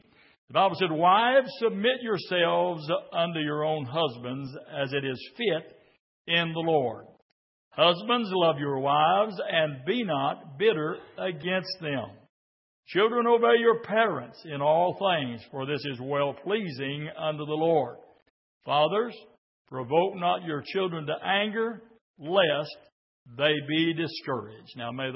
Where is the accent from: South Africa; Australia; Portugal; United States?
United States; Henryville, Indiana; exit off in Henryville, Indiana, and then up Highway 31 to that little old Underwood supermarket where I met my brother, and I was home.